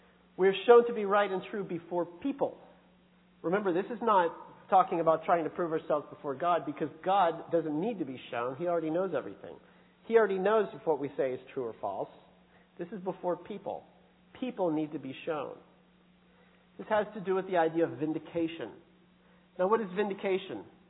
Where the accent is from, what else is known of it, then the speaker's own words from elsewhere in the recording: Pennsylvania, United States; Now, we're from Pennsylvania, the Keystone State, the Quaker State.